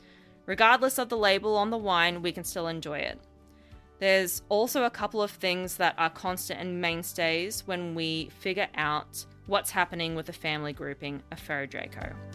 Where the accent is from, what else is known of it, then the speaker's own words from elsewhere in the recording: Australia; that'll be the moment when I consider myself to have peaked as an Aussie paleontologist.